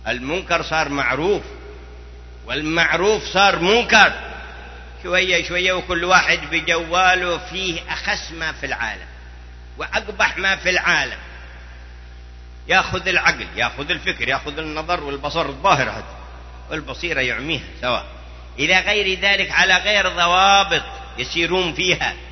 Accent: Yemen; كان بعضهم في بعض القرى عندنا في اليمن أول ما ظهرت التلفزيونات

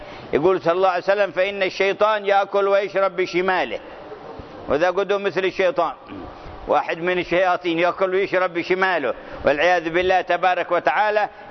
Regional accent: Hadhramaut, Yemen; كان بعض القراء عندنا في حضرموت

